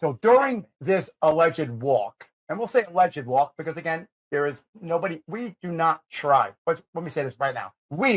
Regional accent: New Jersey, United States; we all know I'm from Jersey, and we film in D.C.

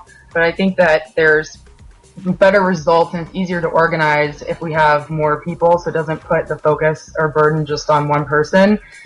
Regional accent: Indianapolis, Indiana, United States; when I returned back home to my hometown of Indianapolis, what I realized is like, you can be happy anywhere as long as you have a community.

